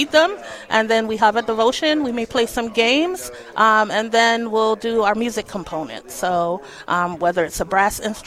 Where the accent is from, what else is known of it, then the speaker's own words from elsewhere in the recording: Hartford, Connecticut, United States; also born or lived in Providence / Norwich; but I'm born and raised in Hartford. So I've been in Providence, Rhode Island